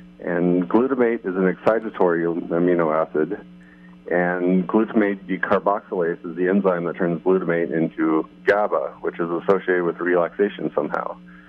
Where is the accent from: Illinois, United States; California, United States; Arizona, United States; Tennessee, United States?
Arizona, United States; Hi, I'm from Arizona.